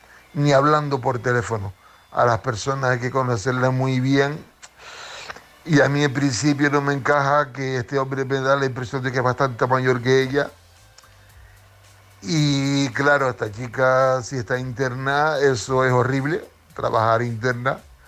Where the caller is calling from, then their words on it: Canary Islands, Spain; de Tenerife.